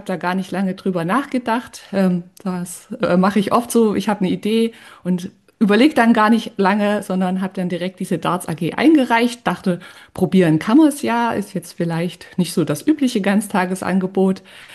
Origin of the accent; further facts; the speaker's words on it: Thuringia, Germany; born there; now in Leipzig, Germany; Ja, man hört es vielleicht ein bisschen. Ich komme oder wohne in Leipzig in Sachsen. Geboren bin ich in Thüringen, auch das steckt vielleicht so ein bisschen im Dialekt mit drinne, lebe aber jetzt schon ganz, ganz lange in Leipzig